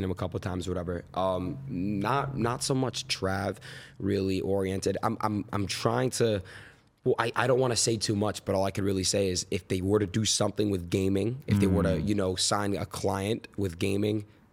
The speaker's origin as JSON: {"language": "English", "region": "Florida", "country": "United States", "tie": "born there", "also_born_or_lived": "New York / California", "said": "I was born in Florida, moved to New York, moved to Cali, moved back to New York, moved. Back to Cali."}